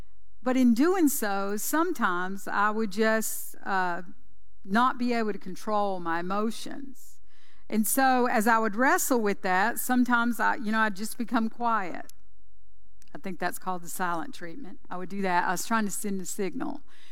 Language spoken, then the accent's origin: English; North Carolina, United States; moved away as an adult; I'm from North Carolina. And so I left North Carolina. Did you hear me say North Carolina? Two hours from the mountains, 3 hours from the beach. That's my home.